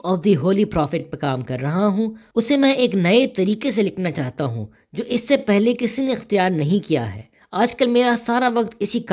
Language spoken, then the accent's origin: Urdu; Delhi, India; also born or lived in Hyderabad; نہیں، میں اصل میں دہلی کا رہنے والا ہوں، اور میں نے تعلیم حیدرآباد دکن میں پائی۔